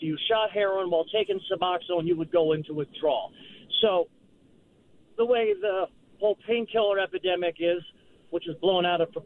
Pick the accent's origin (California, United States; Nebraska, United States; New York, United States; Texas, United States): New York, United States; well, I'm from New York, so it's all Democrats